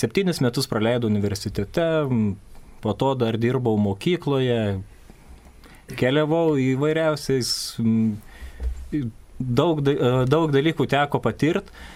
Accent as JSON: {"language": "Lithuanian", "town": "Joniškėlis", "region": "Panevėžys County", "country": "Lithuania", "tie": "born or raised there", "said": "Gimiau ir užaugau mažame miestelyje Joniškėlyje."}